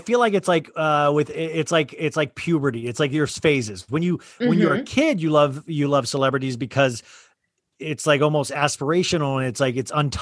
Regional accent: Kansas, United States; And I grew up in Kansas. So you're like, Hollywood, does that exist?

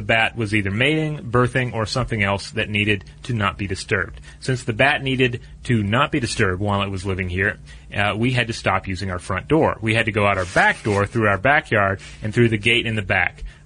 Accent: Santa Fe, New Mexico, United States; I grew up in Santa Fe, New Mexico.

